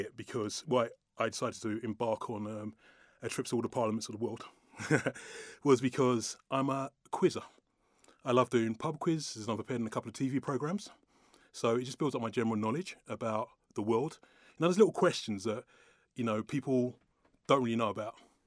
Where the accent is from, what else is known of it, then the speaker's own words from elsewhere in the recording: London, United Kingdom; I'm from London